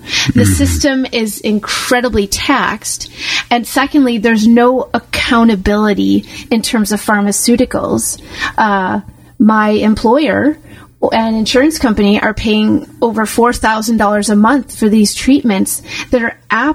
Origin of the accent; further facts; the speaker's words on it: United States; now in Canada; I'm American.